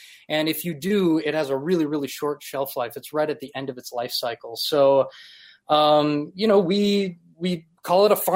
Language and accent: English; Appleton, Wisconsin, United States; also born or lived in New York; Well, I'm actually originally from Appleton, Wisconsin. I moved out to New York back in the day for the opera career